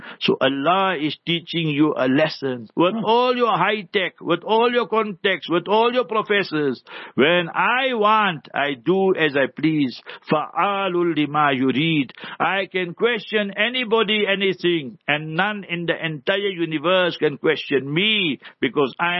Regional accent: South Africa; My family is here in South Africa for more than 100 years already. So we are first Muslim and then we are South African. Yes, our ethnicity goes back to India.

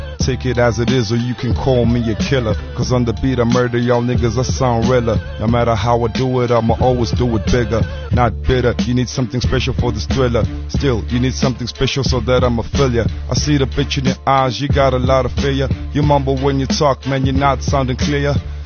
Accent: Durban, KwaZulu-Natal, South Africa; I come from Durban.

